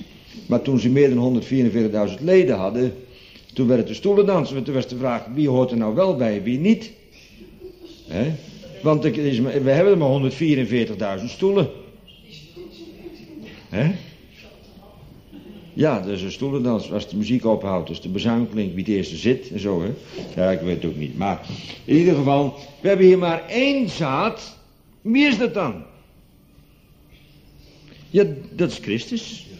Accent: Bodegraven, South Holland, Netherlands; Ik kom uit Bodegraven

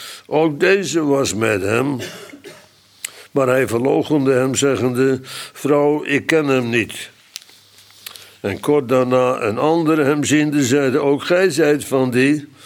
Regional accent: Netherlands; ja, die is echt uit de Rijnstreek. Waar ik opgegroeid ben dan.

